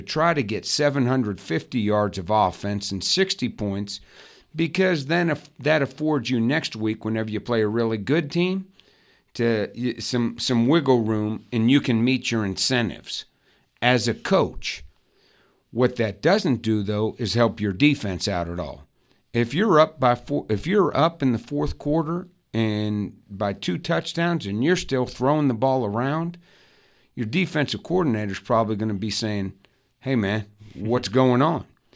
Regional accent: Pittsburgh, Pennsylvania, United States; Well, like you, I grew up in Pittsburgh. You know, I grew up in the 70s when the Steelers won 4 Super Bowls.

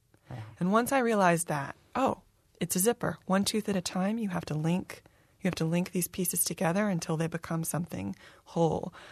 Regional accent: Kentucky, United States; I actually, the first house that we ever lived in where I grew up in Kentucky, there was a historic house nearby.

